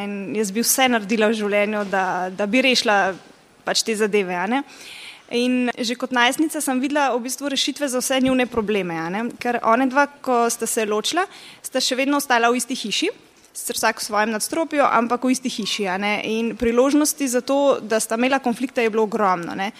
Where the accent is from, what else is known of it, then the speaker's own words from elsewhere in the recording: Šmarje-Sap, Central Slovenia, Slovenia; iz Šmarja Sap, sem mamica 5 otrok. Poročena sem 12 let